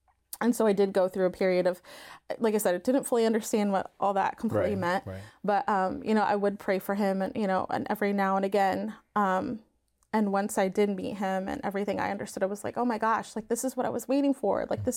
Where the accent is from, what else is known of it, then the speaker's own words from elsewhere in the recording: Findlay, Ohio, United States; And so, like I said, I grew up in Findlay, Ohio, and I don't know, I feel like there wasn't a lot of youth at the parish.